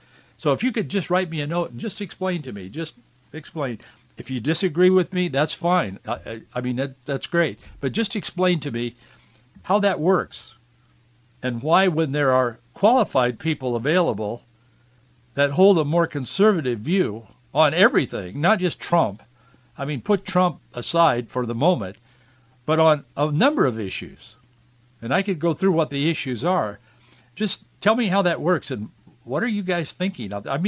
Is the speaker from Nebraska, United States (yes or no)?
no; Yakima, Washington, United States; I was born in Yakima and the Yakima Valley. We lived in a couple of different places my growing up, but in that area.